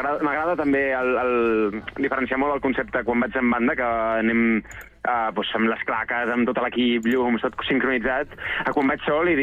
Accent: Sabadell, Catalonia, Spain; jo sé que vinc de Sabadell

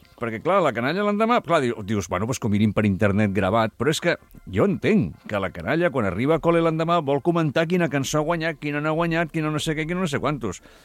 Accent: Barcelona, Catalonia, Spain; Som del barri Fabri Puig, de Nou Barris

